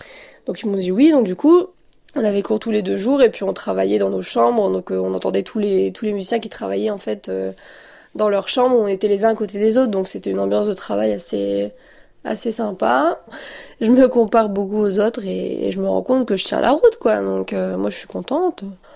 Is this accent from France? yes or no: yes; Douai, Hauts-de-France, France; J'étais chez moi à Douai, donc chez mes parents.